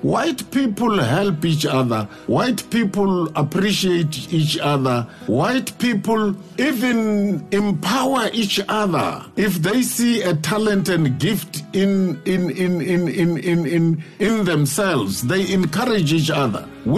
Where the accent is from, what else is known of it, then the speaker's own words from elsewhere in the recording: Petanenge, Limpopo, South Africa; I am a Shangan from the Great North in a small, lousy village called Petanenge. I received Christ there